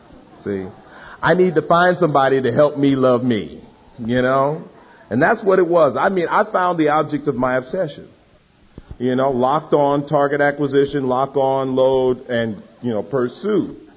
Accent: New York, United States; the thing that always bothered me about growing up in New York is I never got a chance to join a game.

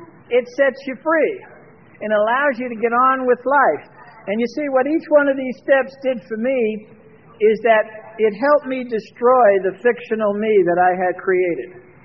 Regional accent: Brooklyn, New York, United States; You know, I'm from Brooklyn, so I don't know a whole lot about that topic.

